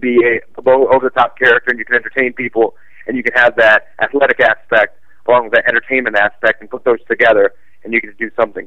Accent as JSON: {"language": "English", "town": "Cleveland", "region": "Ohio", "country": "United States", "tie": "born there", "said": "For anyone who was ever going to visit my Wikipedia, I was not born in Lakewood, Ohio. I was born in Cleveland, Ohio. So there you go."}